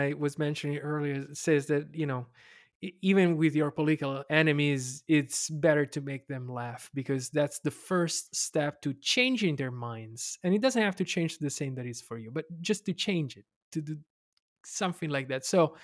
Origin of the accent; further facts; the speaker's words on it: Italy; English is a second language; oh my God, I'm from Italy. It's so beautiful.